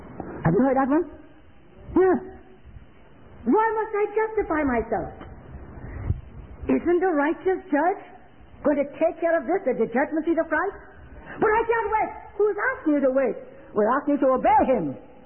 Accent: Bahamas; I am from the Bahamas, originally.

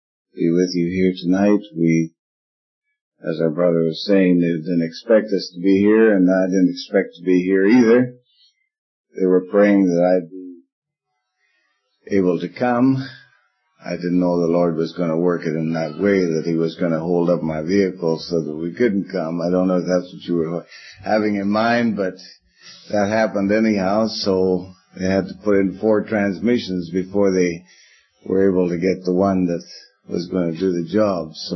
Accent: Venezuela; when I was brought up in Venezuela, they had baptisms

